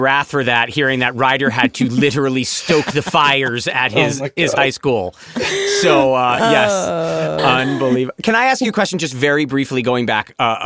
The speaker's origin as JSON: {"language": "English", "region": "Connecticut", "country": "United States", "tie": "born or raised there", "said": "I grew up in Connecticut and right. My parents weren't in the industry."}